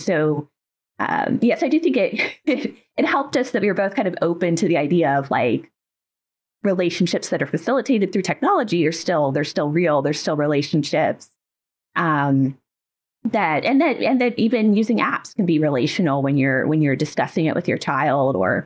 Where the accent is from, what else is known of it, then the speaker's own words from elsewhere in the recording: Texas, United States; I grew up in Texas, and then I went to undergraduate in Philadelphia, and I did my PhD in North Carolina.